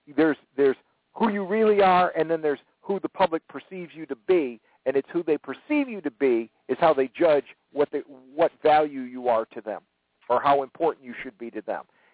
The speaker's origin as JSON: {"language": "English", "region": "New England", "country": "United States", "said": "and I'm from New England, and I remember there was a big controversy during her election"}